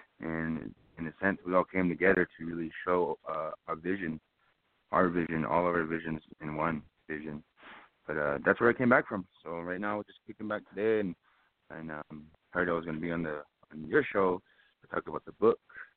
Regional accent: Chinle, Arizona, United States; also born or lived in Bismarck, North Dakota; And I was born in Bismarck, North Dakota, but I was raised in Chinle, Arizona, in Navajo Nation for half of my life.

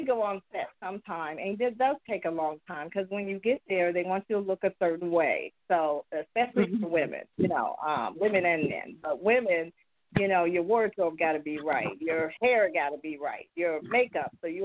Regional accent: Markham, Illinois, United States; I grew up here in Markham. I grew up on the east side.

